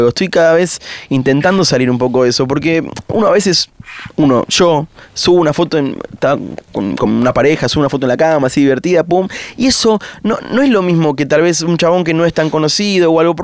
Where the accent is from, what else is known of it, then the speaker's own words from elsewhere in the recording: Argentina; yo soy un argentino común, promedio, estoy en mi casa viendo el partido